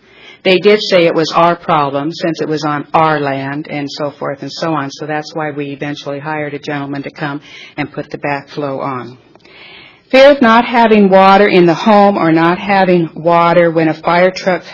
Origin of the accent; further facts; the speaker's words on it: California, United States; I was born and raised in San Joaquin County.